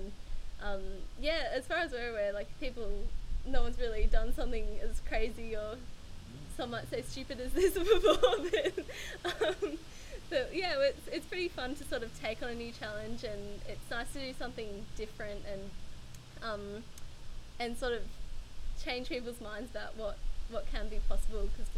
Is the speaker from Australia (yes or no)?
yes; Melbourne, Victoria, Australia; And I'm from Melbourne